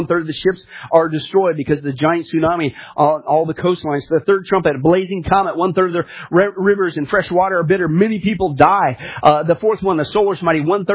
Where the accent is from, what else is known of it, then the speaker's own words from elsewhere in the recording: Kansas, United States; also born or lived in Nebraska; I grew up in Kansas and Nebraska, Tornado Alley.